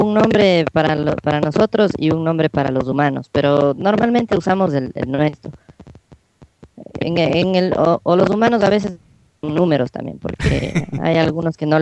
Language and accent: Spanish; Machachi, Pichincha, Ecuador; born there; Yo nací cerquita de Quito, pero me siento bien, bien quiteño. Yo nací en una hacienda en Machachi. Es justo el corral donde viven mis papás. Machachi es una población que queda un poco cerca de Sangolquí